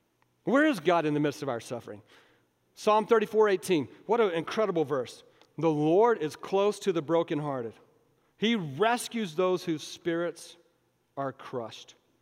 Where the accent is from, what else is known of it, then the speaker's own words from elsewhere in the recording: United States; I'm just telling you, as an American believer, that made no sense to me, because I'm an American believer.